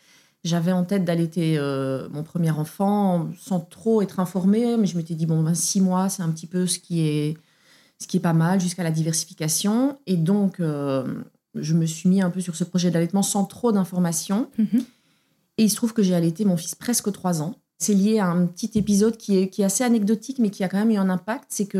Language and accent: French; Belgium; now in Paris, France; je suis belge, je vis à Paris depuis plus de 20 ans. Je suis venue à Paris pour le boulot